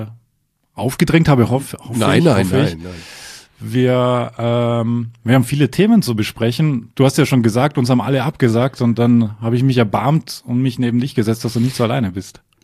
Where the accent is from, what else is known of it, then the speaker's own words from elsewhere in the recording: Austria; now in Germany; Ich wusste das nicht als Österreicher, dass es Vorurteile gegenüber Deutschen gibt.